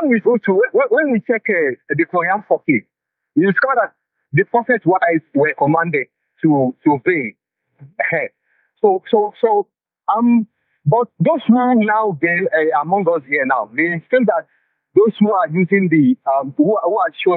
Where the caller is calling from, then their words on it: Lagos, Nigeria; from …. I'm calling from Lagos.